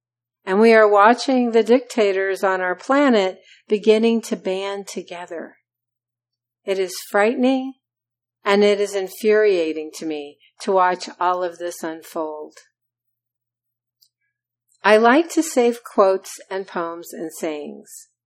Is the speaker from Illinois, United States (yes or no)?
yes; Illinois, United States; now in Los Angeles County, United States; I grew up in Southern Illinois, and they were the closest team, deep rivals of the Chicago Cubs.